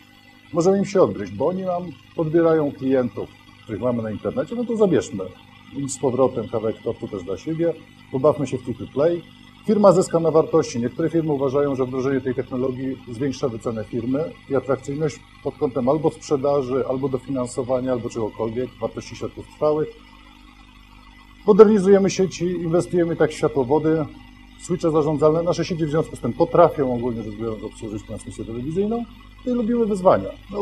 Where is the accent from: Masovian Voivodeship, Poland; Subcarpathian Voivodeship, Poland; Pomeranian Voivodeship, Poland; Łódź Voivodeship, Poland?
Łódź Voivodeship, Poland; Łódź; ja jestem z Łodzi